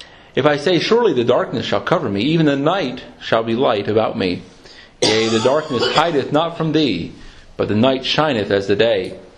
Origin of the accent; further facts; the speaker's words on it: United States; They know I'm from the United States.